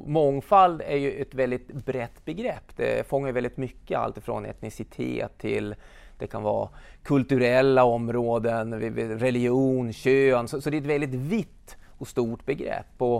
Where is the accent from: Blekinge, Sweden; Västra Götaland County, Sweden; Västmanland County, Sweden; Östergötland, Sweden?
Västmanland County, Sweden; Västerås; Jag växte upp faktiskt på området i Västerås på Viksäng.